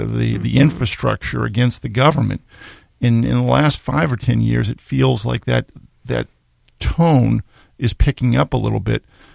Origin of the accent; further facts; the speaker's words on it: Massachusetts, United States; outside of Boston where there was busing and where issues involving race were very, very profound in my hometown and obviously across the country.